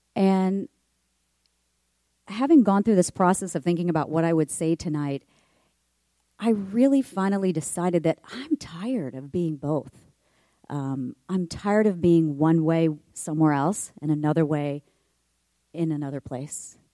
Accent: Midwest, United States; And growing up in the Midwest where I grew up, laying out and tanning by the pool was an after-school and weekend activity of all of my friends.

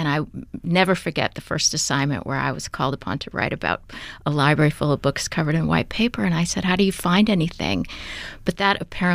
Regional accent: New Orleans, Louisiana, United States; growing up in New Orleans and what I've seen in New Orleans

